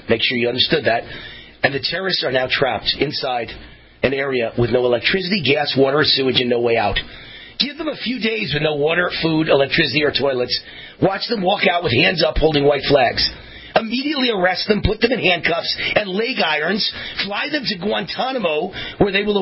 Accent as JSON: {"language": "English", "town": "Las Vegas", "region": "Nevada", "country": "United States", "tie": "born or raised there", "said": "Substitute my hometown of Las Vegas for Seattle."}